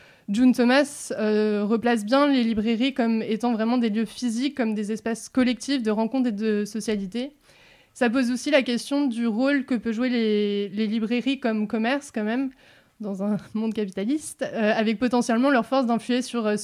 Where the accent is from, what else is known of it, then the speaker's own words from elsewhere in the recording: Paris, Île-de-France, France; parce qu'en grandissant à Paris, donc dans les années 2000